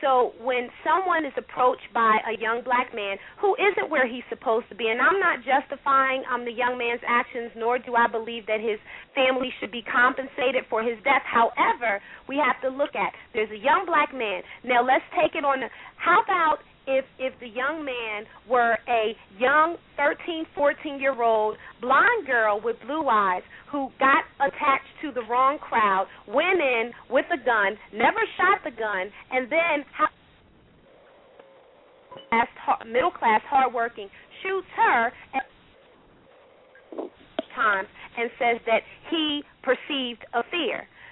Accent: Washington, District of Columbia, United States; and I'm from Washington, D.C., and so the Southeast of most cities are urban areas.

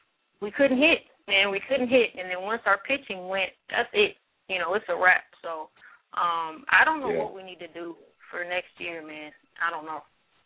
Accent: Cincinnati, Ohio, United States; I hail from Cincinnati, Ohio, and I've been a baseball fan, I would say since birth

